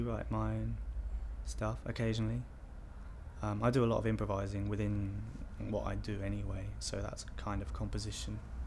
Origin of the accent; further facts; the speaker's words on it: Cambridge, East of England, United Kingdom; I'm from Cambridge.